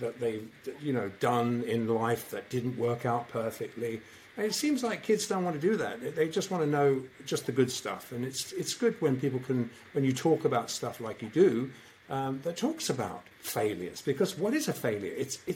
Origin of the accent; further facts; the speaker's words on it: United Kingdom; speaking as a Brit